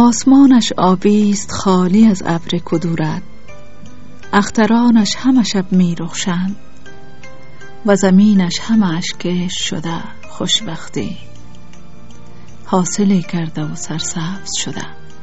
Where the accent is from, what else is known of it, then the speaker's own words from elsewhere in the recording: Kabul, Afghanistan; also born or lived in northern Afghanistan; در 1350 متولد شدیم، البته در یکی از ولایات شمال کشور، در کابل بزرگ شدیم.